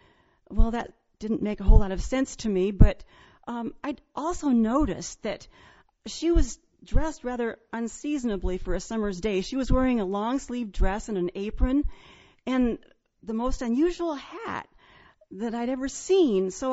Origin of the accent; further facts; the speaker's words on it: Ames, Iowa, United States; Well, I grew up here in Ames, and I think I had a fairly normal childhood.